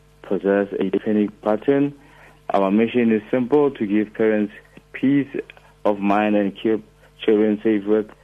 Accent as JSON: {"language": "English", "town": "Krugersdorp", "region": "Gauteng", "country": "South Africa", "said": "I'm from Kruger's Dorp West in Mohali City."}